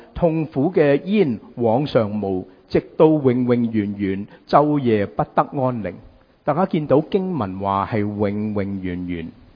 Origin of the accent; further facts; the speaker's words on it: United States; 今日同大家讲华氏，因为我哋美国人好中意讲华氏